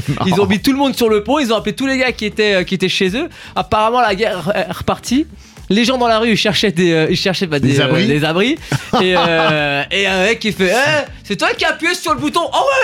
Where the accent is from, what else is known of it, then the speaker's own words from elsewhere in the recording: France; comme chez nous en France